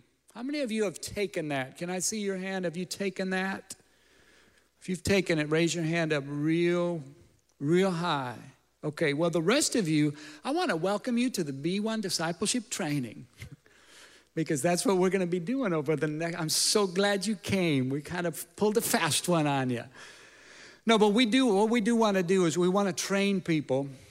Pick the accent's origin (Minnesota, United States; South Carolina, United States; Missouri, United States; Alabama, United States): Minnesota, United States; But I grew up in Minnesota, came to the Lord my freshman year.